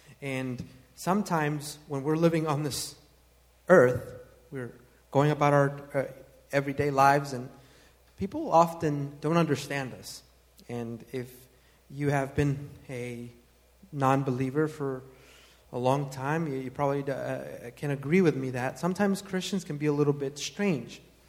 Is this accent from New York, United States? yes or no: no; North Carolina, United States; I grew up in the South, in the state of North Carolina, basically surrounded by hillbillies.